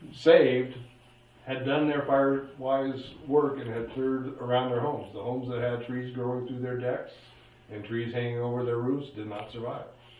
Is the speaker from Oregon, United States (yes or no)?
yes; Oregon, United States; I grew up in the Mount Hood area with warm Chinook winds blowing down the gorge, and you could have 2 feet of snow disappear overnight.